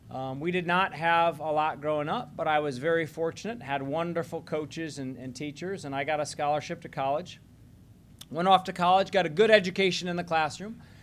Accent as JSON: {"language": "English", "region": "Missouri", "country": "United States", "tie": "born or raised there", "said": "So look, I was born and raised here in Missouri."}